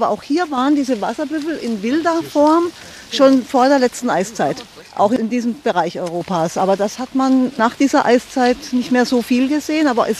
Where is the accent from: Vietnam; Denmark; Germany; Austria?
Germany; Berlin; Ja, ich bin Berlinerin und wohne also seit 20 Jahren in Tegel.